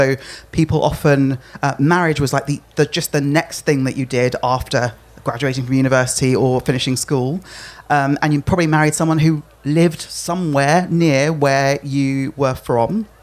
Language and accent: English; Lagos, Nigeria; born there; he was born in Yorkshire, I was born in Lagos. Like that's a lot of miles in between.